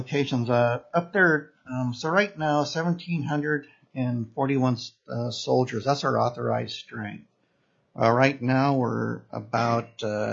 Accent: Fairbanks, Alaska, United States; also born or lived in Seward; I'm a third generation Alaskan. I was born in Seward, raised primarily in Fairbanks. Mom was raised in Seward and I graduated high school in Fairbanks and graduated my undergraduate in Fairbanks.

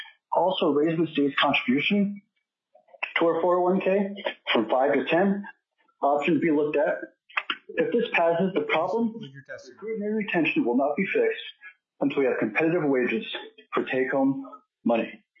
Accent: North Pole, Alaska, United States; born and raised in North Pole, speaking on my own behalf as a private citizen

